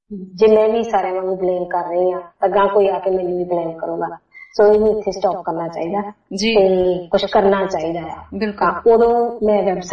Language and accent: Punjabi; Punjab, India; moved away as an adult; now in Australia; ਤਾਂ ਮੈਂ ਪੰਜਾਬ ਤੋਂ ਜਿਹੜੀਆਂ ਕਿਤਾਬਾਂ ਲੈ ਕੇ ਆਈ ਸੀਗੀ